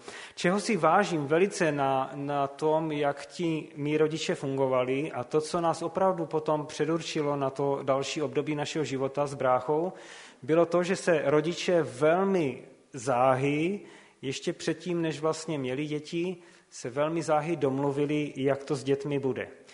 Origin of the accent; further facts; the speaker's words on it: Havířov, Moravian-Silesian Region, Czechia; To své dětství jsem prožíval v Havířově, takže byl jsem takové typické městské dítě